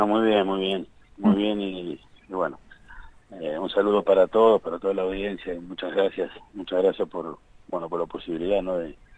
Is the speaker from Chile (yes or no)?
no; Las Rosas, Santa Fe, Argentina; ibas pasando tu infancia muy de pueblo, porque fui criado en Las Rosas, uh-huh. donde hoy vivo también en Las Rosas, sigo ahí, toda mi vida tengo ahí, mis hijos ahí, todo alrededor de Las Rosas.